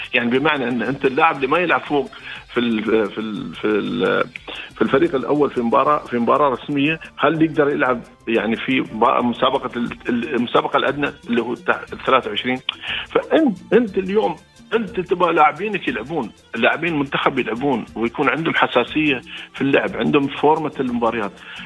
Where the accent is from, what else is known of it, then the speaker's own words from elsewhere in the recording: United Arab Emirates; انا اماراتي